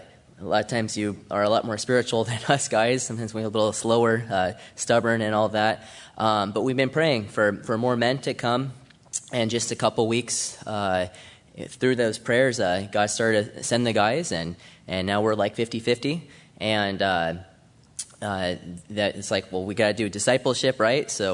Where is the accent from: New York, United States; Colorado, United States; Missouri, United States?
Colorado, United States; I'm from Colorado